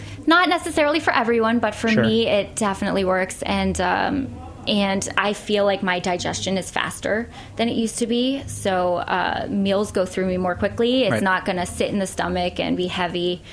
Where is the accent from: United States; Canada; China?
United States; Pittsburgh, Pennsylvania; I was traveling to Pittsburgh, which is my hometown